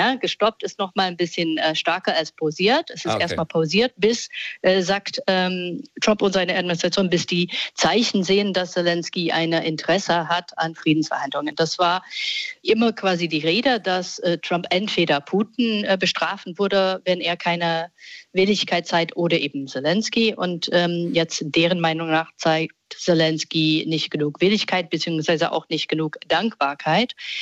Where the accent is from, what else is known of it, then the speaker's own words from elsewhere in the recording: Michigan, United States; German is a second language; Also auch wo ich herkomme, Michigan.